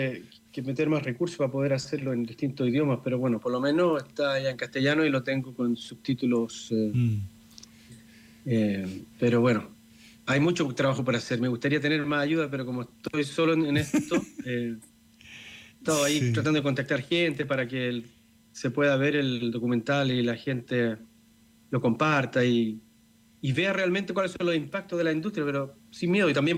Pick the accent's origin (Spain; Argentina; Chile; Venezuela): Chile; Temuco, Araucanía; Bueno, yo soy de Temuco y siempre voy a Chiloé, qué sé yo, tengo familia en Puerto Varas.